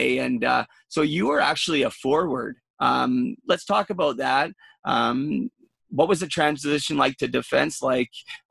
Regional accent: Vancouver, British Columbia, Canada; I followed his career closely growing up in Vancouver.

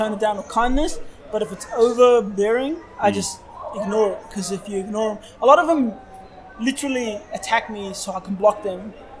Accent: Australia; We're Australian.

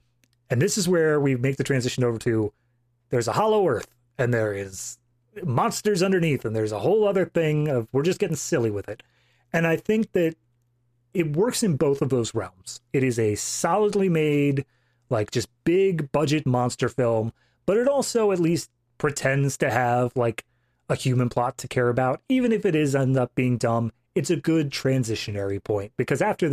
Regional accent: United States; Look, I'm from America. Any other form of currency is just wrong.

